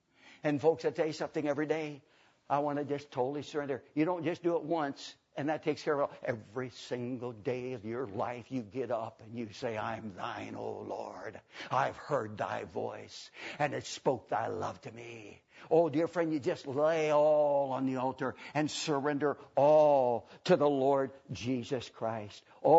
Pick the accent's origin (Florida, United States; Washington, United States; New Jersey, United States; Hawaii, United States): Washington, United States; Spokane; I'll probably go back to Spokane, my hometown. You don't have any good Bible reading churches there.